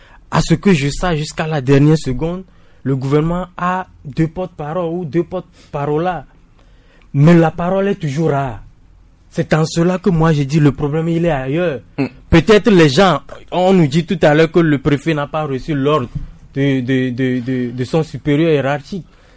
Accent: Togo; j'ai l'impression quand même que chez nous au Togo

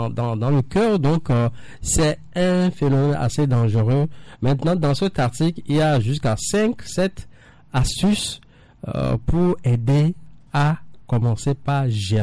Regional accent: Togo; Nous sommes combien de Togolais dans nos Togo

